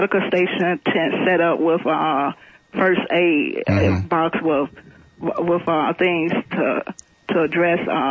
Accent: Memphis, Tennessee, United States; because I'm from Memphis, Tennessee, mm-hmm. in the 1960s, she marched with Dr. King.

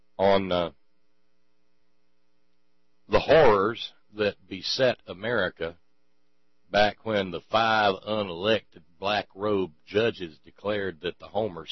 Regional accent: Alabama, United States; The church that was never a little one, the church that I grew up in down in Alabama, it has a bowling alley now.

